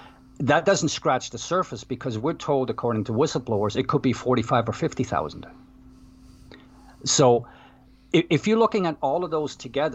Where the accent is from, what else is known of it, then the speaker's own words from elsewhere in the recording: Canada; I'm from Canada, and this is an embarrassing situation down here.